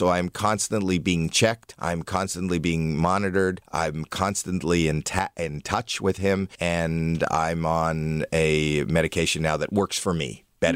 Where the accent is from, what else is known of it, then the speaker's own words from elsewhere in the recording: Toronto, Ontario, Canada; I'm from Toronto, but I spend a lot of time in Montreal.